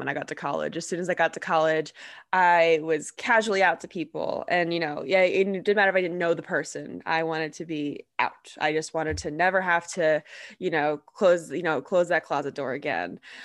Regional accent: New Jersey, United States; because I grew up in New Jersey, where, you know, people say, oh, it's a blue state, blah, blah, blah.

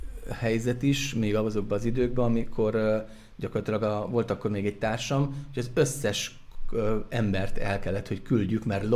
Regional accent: Debrecen, Hajdú-Bihar, Hungary; ugye debreceniek vagyunk, és egyre távolabb kellett menni

